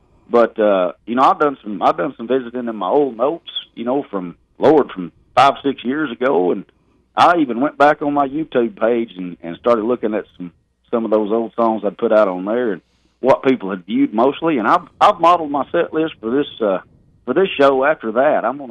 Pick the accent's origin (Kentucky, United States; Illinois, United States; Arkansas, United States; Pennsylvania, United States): Arkansas, United States; I just wanted to tell the world about growing up in Searcy County